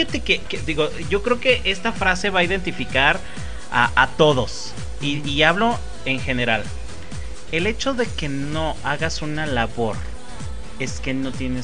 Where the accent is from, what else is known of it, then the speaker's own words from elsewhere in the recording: Mexico; Te pones uno como mexicano hablando precisamente de.